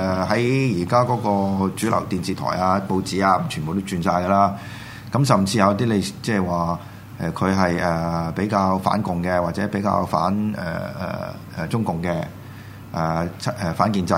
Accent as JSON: {"language": "Cantonese", "country": "Hong Kong", "said": "我哋香港人，我哋講廣東話，"}